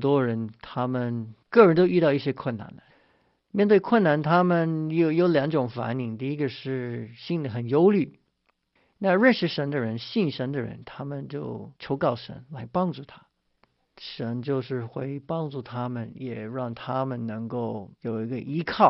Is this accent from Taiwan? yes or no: no; United States; Chinese is a second language; 我是老美，他们是老中